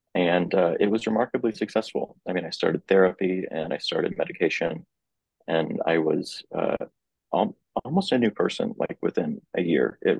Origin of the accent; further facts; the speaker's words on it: West Coast, United States; also born or lived in Kansas; because I'm from Kansas, but I grew up in the West Coast